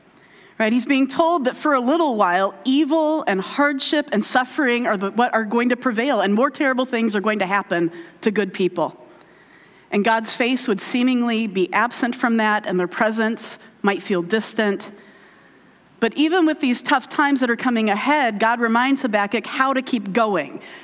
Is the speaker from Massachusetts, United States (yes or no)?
no; Indiana, United States; And actually, one of her old neighbors attended my church growing up in Indiana.